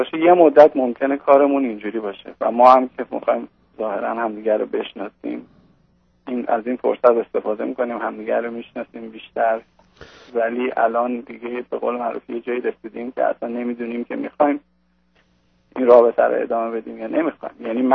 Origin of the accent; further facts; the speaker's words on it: Iran; moved away as an adult; از ایرانم موف کردم اینجا